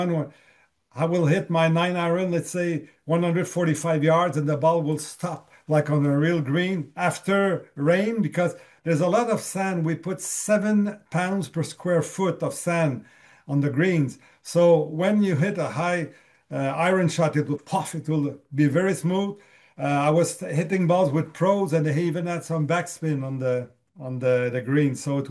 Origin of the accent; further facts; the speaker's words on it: Canada; I'm Canadian